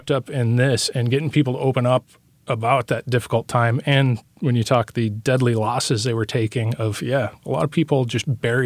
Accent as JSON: {"language": "English", "town": "Lemoore", "region": "California", "country": "United States", "tie": "born or raised there", "said": "I've spoken with men my age now, but growing up in Lemoore where on their block, they were the only child with a father that came home"}